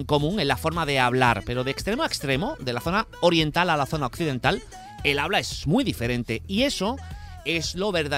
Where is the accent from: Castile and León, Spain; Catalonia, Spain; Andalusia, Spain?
Andalusia, Spain; accent: Andalusian; la riqueza de nuestro acento, del acento andaluz.